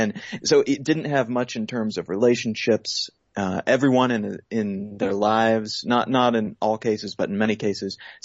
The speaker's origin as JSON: {"language": "English", "region": "California", "country": "United States", "tie": "born or raised there", "also_born_or_lived": "Missouri", "said": "And part of that was growing up in the Bay Area. We went to a private Catholic school."}